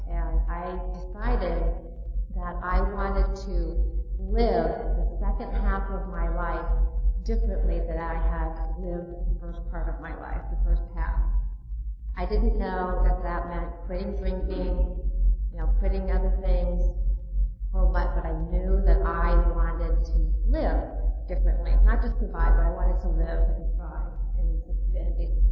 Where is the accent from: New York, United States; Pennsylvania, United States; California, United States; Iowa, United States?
Iowa, United States; I grew up in Iowa, a very small town in Iowa